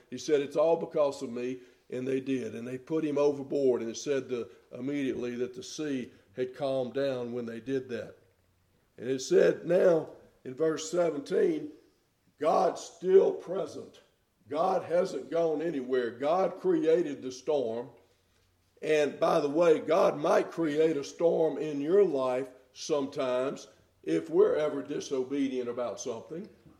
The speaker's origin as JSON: {"language": "English", "region": "Louisiana", "country": "United States", "tie": "born or raised there", "said": "but I did quite a bit growing up in Louisiana."}